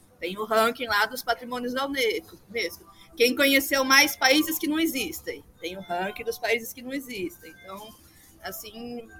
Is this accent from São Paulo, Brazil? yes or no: yes; Araras, São Paulo, Brazil; born there; Eu nasci em Araras, interior de São Paulo. Fica mais ou menos umas 2 horas de São Paulo. É uma cidade pequena, mediana, então a gente tem bastante aquela mentalidade do interiorzão. Ninguém nunca sai de lá.